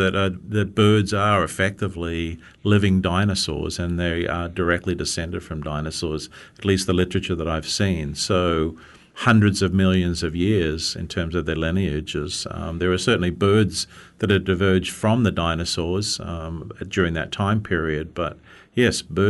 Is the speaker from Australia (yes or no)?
yes; Perth, Western Australia, Australia; now in United States; That's true. I'm from Australia.